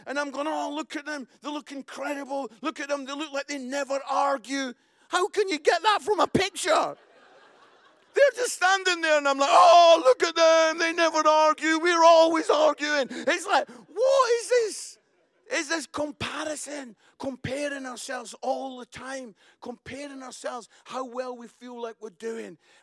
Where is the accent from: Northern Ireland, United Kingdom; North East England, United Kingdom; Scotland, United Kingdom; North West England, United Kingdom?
Scotland, United Kingdom; I'm Scottish